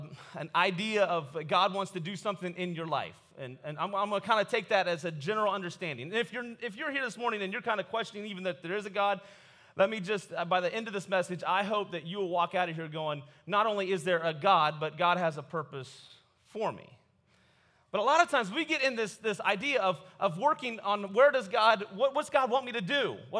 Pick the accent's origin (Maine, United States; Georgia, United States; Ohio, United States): Ohio, United States; New Philadelphia; I'm from New Philadelphia, Ohio.